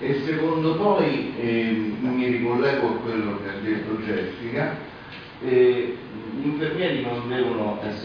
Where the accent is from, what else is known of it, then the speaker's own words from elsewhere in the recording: Rome, Lazio, Italy; vengo da Roma come infermiere